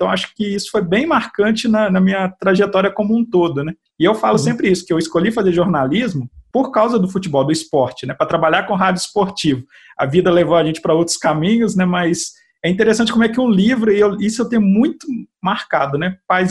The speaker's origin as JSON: {"language": "Portuguese", "town": "São João del Rei", "region": "Minas Gerais", "country": "Brazil", "said": "sou de São João del Rei, Minas Gerais, né"}